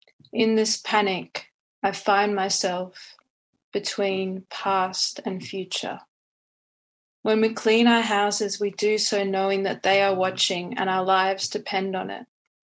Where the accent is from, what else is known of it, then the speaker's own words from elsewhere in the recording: Brisbane, Queensland, Australia; I grew up in Southeast Queensland in the northern suburbs of Mianjin.